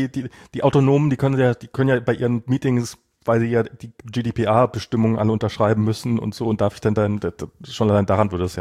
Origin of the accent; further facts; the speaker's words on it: East Germany, Germany; als Ossi hatte man so ein Polizeiaufgebot in seinem Leben noch nicht gesehen